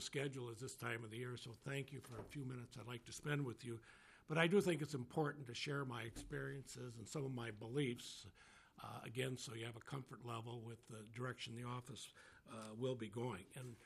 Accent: South St. Paul, Minnesota, United States; was fortunate enough to be able to get hired back in my hometown. One of the things I've always tried to do is if a negative happens in your life, try to turn it into a positive. When you grow up in South St. Paul

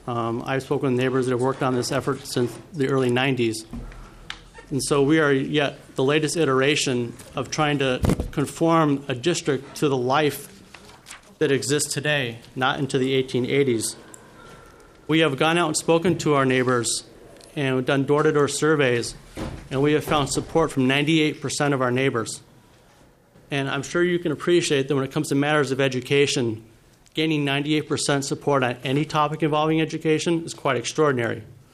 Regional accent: Grand Rapids, Michigan, United States; I mean, I grew up in Grand Rapids, and I knew of kids that would eat lunch before they got to school because they'd been on the bus so long.

